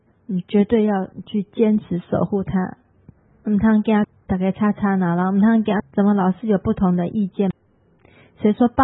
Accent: Taiwan; 在当这笔之前的八年中间呢，我们台湾人史无前例的可以拥有很大的自由的空间

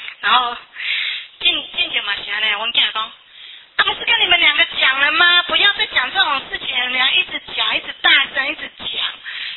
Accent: Taiwan; 因为我是台湾人嘛，啊，我现在也是外省人嘛

